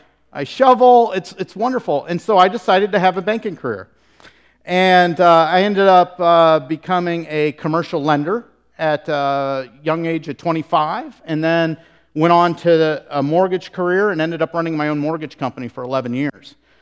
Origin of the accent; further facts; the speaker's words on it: Indiana, United States; also born or lived in Tampa, United States / Southern California, United States; So we lived in a lot of different places, but we spent some of my youth growing up in the Midwest in Indiana, near the Fort Wayne area, and that sort of thing, and then also Tampa, Florida, we planted a church.